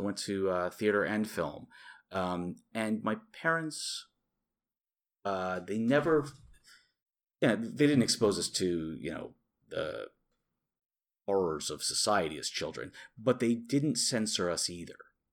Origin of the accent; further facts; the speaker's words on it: Connecticut, United States; But I was raised in Connecticut primarily.